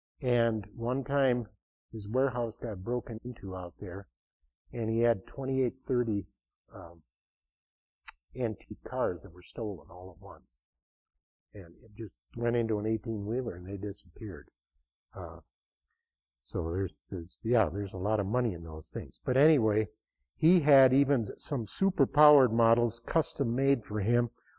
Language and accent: English; Willmar, Minnesota, United States; he's out here from DeGraff, Minnesota. I'm from Wilmer. He's from DeGraff.